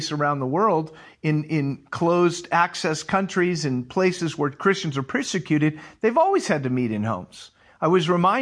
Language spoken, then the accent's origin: English; United States; growing up as an American, watching The Wizard of Oz as a kid